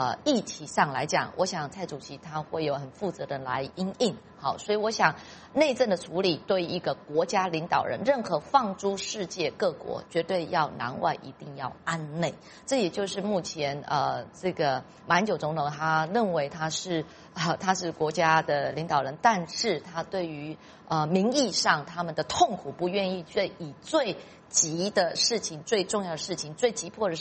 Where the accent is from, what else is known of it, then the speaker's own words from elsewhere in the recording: Taiwan; 现在我们台湾人民的主流民意